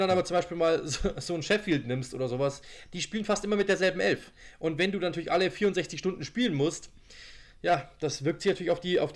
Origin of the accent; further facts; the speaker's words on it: Germany; Ich bin selber Deutscher, ja